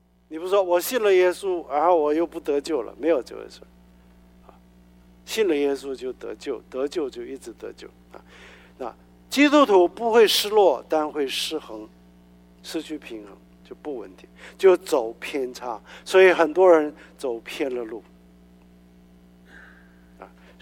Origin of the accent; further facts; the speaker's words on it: China; 那我们中国人老一辈的父亲对儿子，你他说什么就要听，对不对？